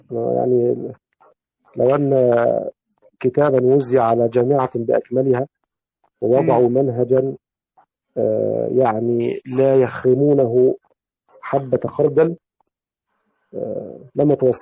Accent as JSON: {"language": "Arabic", "country": "Egypt", "said": "وكان له دين معنوي كما يقول الناس عندنا في مصر."}